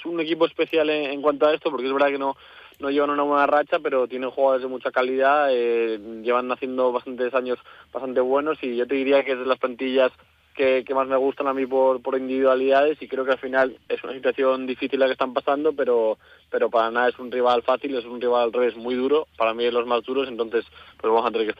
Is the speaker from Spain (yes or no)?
yes; Madrid, Community of Madrid, Spain; Pues la verdad que siendo madrileño